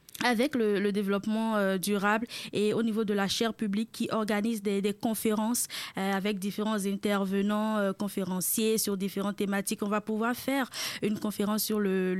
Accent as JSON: {"language": "French", "country": "Benin", "lives_now": "Quebec City, Canada", "said": "je suis béninoise, je suis étudiante au doctorat en communication publique ici même à l'Université Laval."}